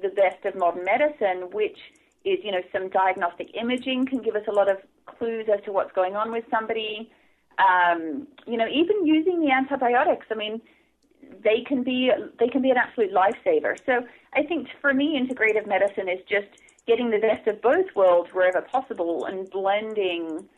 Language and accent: English; Australia; as you know, I came from Australia